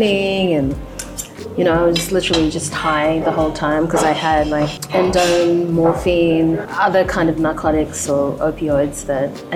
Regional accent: Papua New Guinea; Things, people of color, but also more specifically as a Papua New Guinean who was so surprised that not many people know much in this country about their closest neighbor.

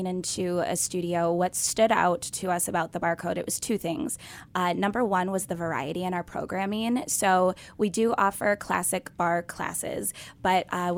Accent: Bay City, United States; So I grew up in Bay City, which is a couple hours north of here

